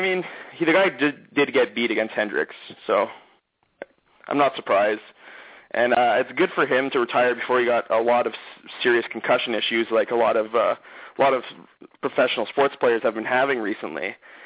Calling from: Quebec, Canada; I'm calling from Canada, if you can believe that or not. I'm calling from a province, the province of Quebec. I don't know if you guys have heard of it. We have a lot of French people live here

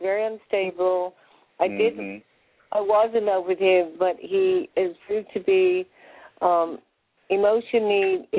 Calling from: Florida, United States; I'm calling from Pinellas County, Florida.

